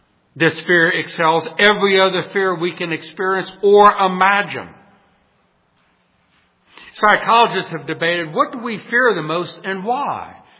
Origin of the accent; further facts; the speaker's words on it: New Orleans, Louisiana, United States; Growing up in New Orleans, I remember one day I rode my bicycle over to Steve Monroe's house